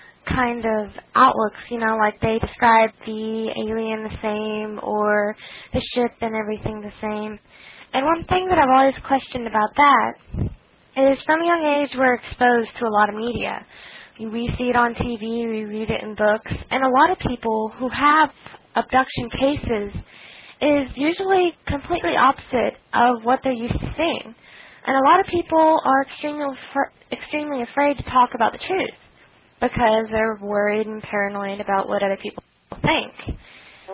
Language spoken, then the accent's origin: English; Tennessee, United States; Thank you. … I'm from Tennessee. I called earlier.